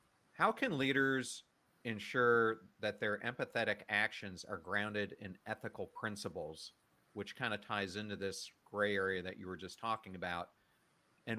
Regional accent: York, Pennsylvania, United States; because we're all from York, Pennsylvania.

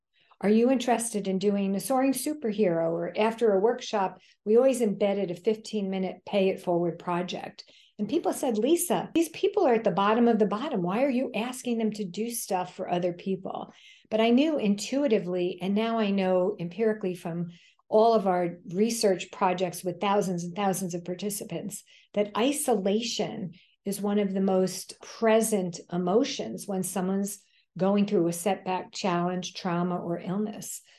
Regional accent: New York, United States; And because I have two speeds as a New Yorker, fast and faster

